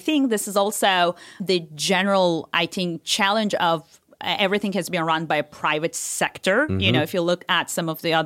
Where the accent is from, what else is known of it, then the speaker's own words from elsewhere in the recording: Turkey; English is a second language; And also in Turkey, I was born and raised in Turkey, we don't have the son.